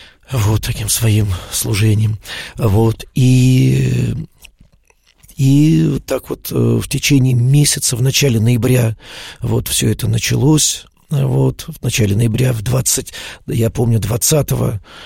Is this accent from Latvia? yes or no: no; Moscow, Russia; я родился и вырос в Москве